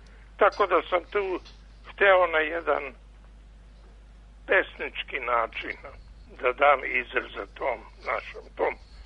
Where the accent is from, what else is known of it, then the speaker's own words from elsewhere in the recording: Prokuplje, Toplica District, Serbia; born there; a razume se i o svom starom kraju.